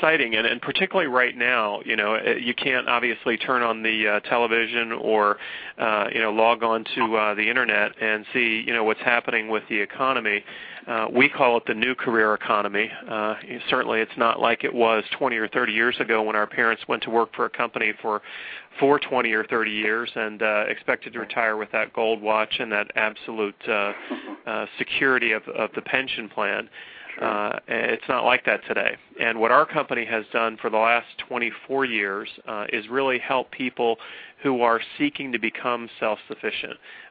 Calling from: Southbury, Connecticut, United States; Calling from Connecticut, actually, a town called Southbury, Connecticut

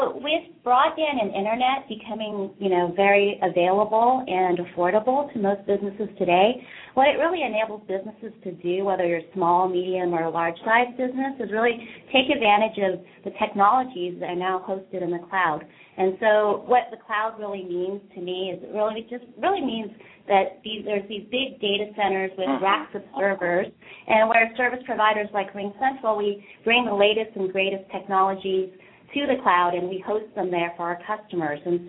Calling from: San Mateo, California, United States; I'm actually calling from San Mateo, California, in the Silicon Valley.

